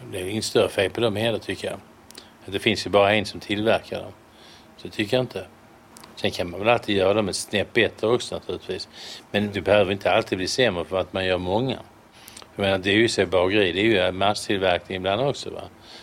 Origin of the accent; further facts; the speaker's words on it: Malmö, Skåne, Sweden; De där svenska klassiska bröderna som jag växte upp med i Malmö, det var ju alla bröd söta.